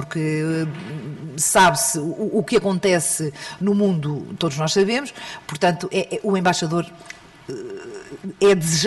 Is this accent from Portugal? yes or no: yes; Portugal; nós como portugueses